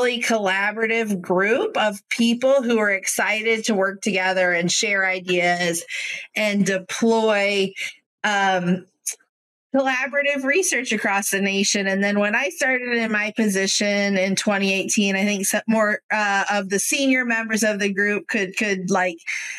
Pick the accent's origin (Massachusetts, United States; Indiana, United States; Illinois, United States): Illinois, United States; Geneseo; also born or lived in North Carolina; I'm from Illinois, Geneseo, which is near Moline.